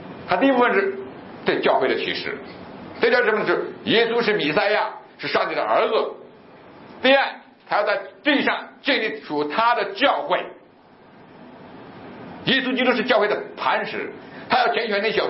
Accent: Jiangsu, China; 原来我老家在苏北那里

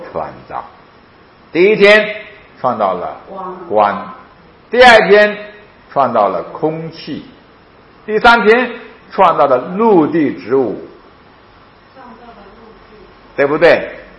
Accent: China; 还有我们中国人有很多节气

